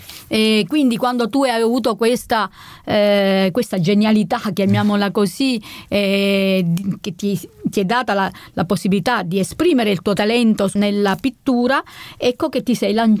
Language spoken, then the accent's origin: Italian; Sicily, Italy; poi per noi che siamo siciliani quando vediamo l'acqua è come il toro quando vede un drappo rosso